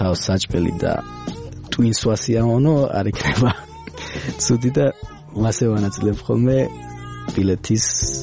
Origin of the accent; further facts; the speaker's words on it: Tbilisi, Georgia; ადრე იყო თბილისში მწვანე და ხასხას, მაგრამ მე რაც ცხოვრობ, მე რაც დავიბადე, დიდად მწვანე არ იყო